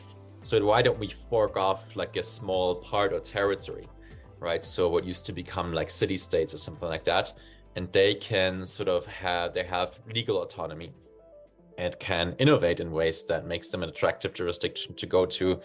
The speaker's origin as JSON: {"language": "English", "country": "Germany", "moved": "yes", "said": "I'm originally from Germany and now I've been nomadic for 3 years."}